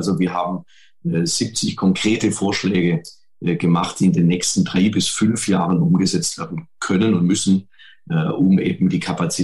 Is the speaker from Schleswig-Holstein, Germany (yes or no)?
no; Horb am Neckar, Baden-Württemberg, Germany; als junger Mensch in meiner Heimatstadt Horb am Neckar, einer Bahnstadt, habe ich mich früh mit Bahnthemen beschäftigt.